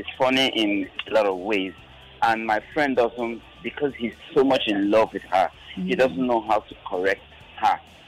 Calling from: Ikeja, Lagos, Nigeria; I'm calling from Lagos, Ikeja.

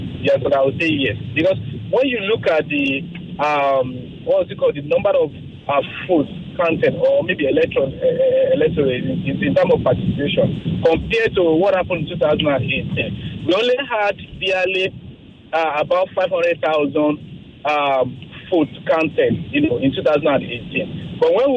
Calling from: Ikeja, Lagos, Nigeria; from Ikeja.

